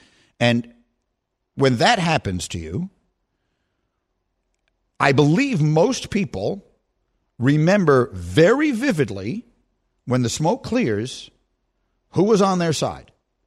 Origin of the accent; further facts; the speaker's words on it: United States; Just as an American, I hate that these kinds of conversations are taking place.